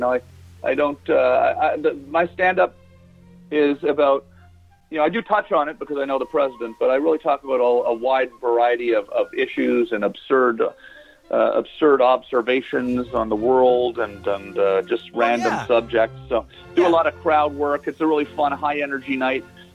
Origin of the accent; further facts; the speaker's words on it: Canada; I'm Canadian, so I try not to weigh in on politics too much.